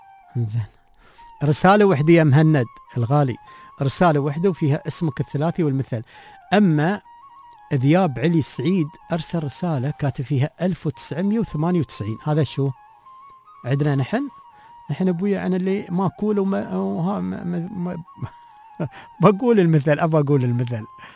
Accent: United Arab Emirates

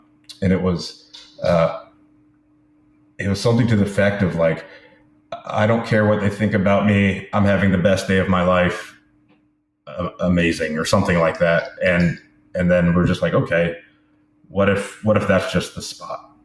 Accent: the South, United States; because I am from the South, and I grew up in college with people drinking that stuff

